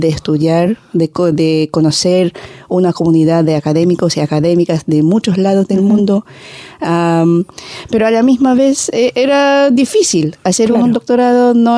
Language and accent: Spanish; Philippines; Porque vivir en Filipinas, yo soy de Filipinas originalmente. Ahí somos un país de 7.000 islas.